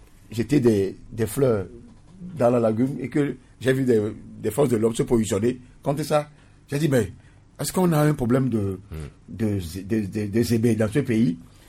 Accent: Togo; Nous sommes Togolais et on est là.

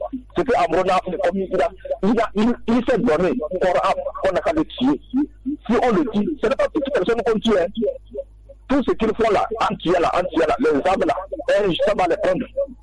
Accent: Togo; Nous tous, nous sommes là, nous sommes des Togolais.

